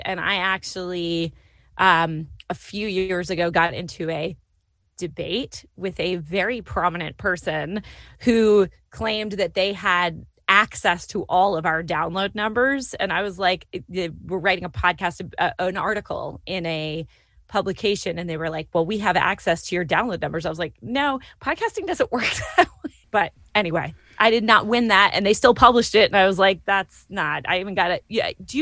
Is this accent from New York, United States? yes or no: yes; New York, United States; also born or lived in San Francisco / Boston; I mean, I'm from New York, you know, North Carolina, where I live is really academic.